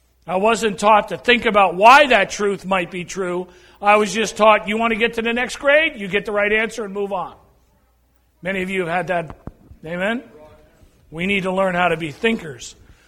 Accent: New England, United States; Very simply, I grew up in New England. I didn't know the Lord. My family wasn't Christian.

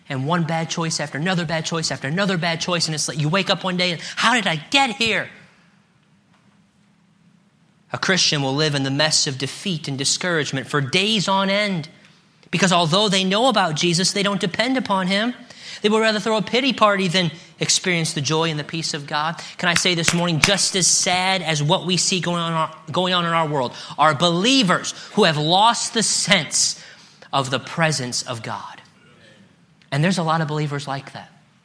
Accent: Illinois, United States; I'm from Illinois. I grew up in Illinois, lived in Illinois my whole life. Illinois is a very, very corrupt state.

